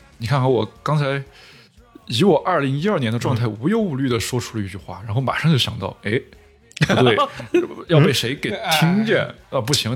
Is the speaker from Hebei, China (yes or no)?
no; Sichuan, China; 用我们四川人最喜欢说的一句话说，就是可以，但是没得必要